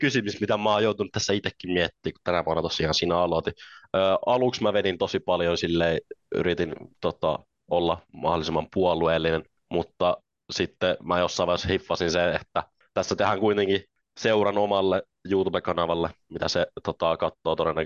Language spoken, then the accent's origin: Finnish; Jyväskylä, Central Finland, Finland; moved away as an adult; now in Helsinki, Finland; No siis mä oon alun perin Jyväskylästä kotoisin, että siellä mä asuin 20 vuotta, kunnes mä muutin tänne kouluun ja, tai koulun takia. Ja nyt mä oon sitten päätin koulun jälkeen vielä jäädä ja löysin töitä ja näin.